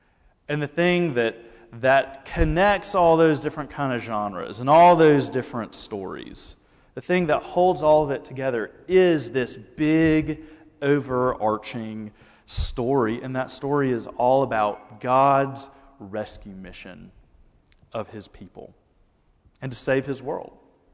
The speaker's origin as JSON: {"language": "English", "region": "Alabama", "country": "United States", "tie": "born or raised there", "said": "And see, when I was growing up, I grew up in the Deep South in Alabama, and I can never remember a time when I didn't have a significant reverence for the Bible"}